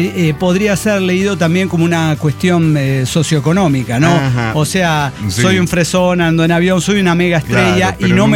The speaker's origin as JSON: {"language": "Spanish", "town": "Hermosillo", "region": "Sonora", "country": "Mexico", "tie": "born or raised there", "lives_now": "Germany", "said": "desde Alemania, soy originaria de Hermosillo, Sonora, México"}